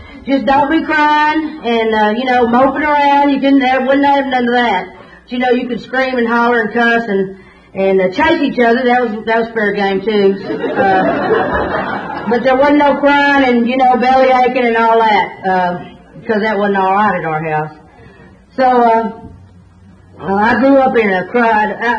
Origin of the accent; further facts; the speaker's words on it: Dallas, Texas, United States; I was born and raised in Dallas, and I was a fat little kid.